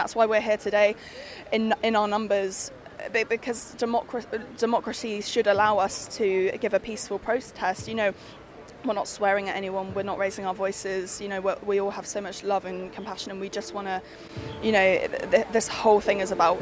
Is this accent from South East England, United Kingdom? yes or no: yes; Marlow, South East England, United Kingdom; I'm from Marlow in Buckinghamshire, which is not where Buckingham Palace is.